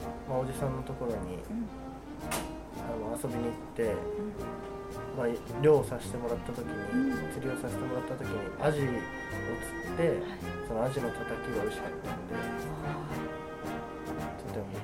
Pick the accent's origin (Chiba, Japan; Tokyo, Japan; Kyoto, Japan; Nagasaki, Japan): Chiba, Japan; Sakura; 千葉県の佐倉市。